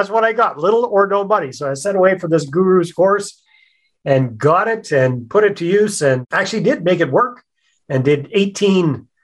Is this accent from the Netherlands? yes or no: no; Canada; also born or lived in Mexico / Costa Rica; as you'll hear by the accent, I'm Canadian. I'm based up here in beautiful British Columbia, Canada. Haven't always been here though. I lived overseas for about 14 years in Latin America, in Mexico and in Costa Rica